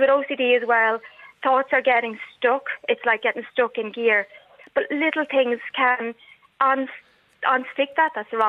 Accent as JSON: {"language": "English", "region": "County Wicklow", "country": "Ireland", "said": "I'm from Wicklow"}